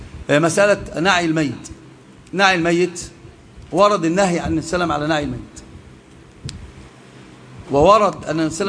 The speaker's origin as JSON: {"language": "Arabic", "country": "Egypt", "said": "أما إذا كان الناعي كما نراه الآن عندنا في مصر مثلا بسيارات المطافي"}